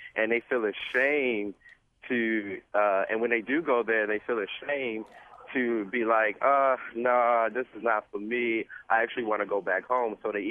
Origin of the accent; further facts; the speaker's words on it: Baltimore, Maryland, United States; A lot of people are excited that I'm from Baltimore, and the first thing, of course, they bring up is Baltimore club music.